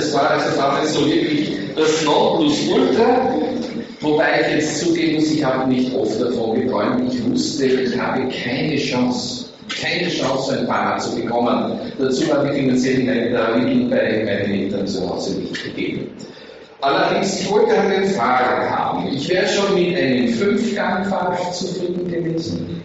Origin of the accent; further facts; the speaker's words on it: Graz, Styria, Austria; ich komme aus Graz, aus der Steiermark